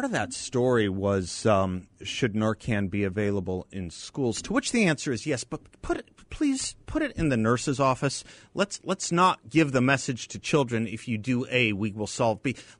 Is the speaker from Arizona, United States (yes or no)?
yes; Phoenix, Arizona, United States; I know the religion. I grew up here in Phoenix.